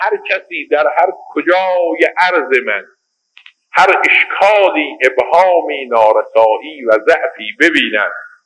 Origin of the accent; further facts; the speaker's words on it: Iran; الان ما ایرانی هستیم